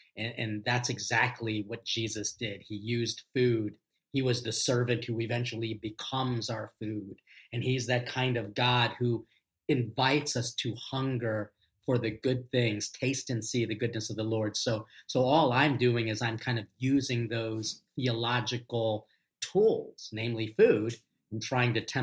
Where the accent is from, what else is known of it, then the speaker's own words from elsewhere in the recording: Philippines; So I'm Filipino, but we're like the Mexicans of Asia.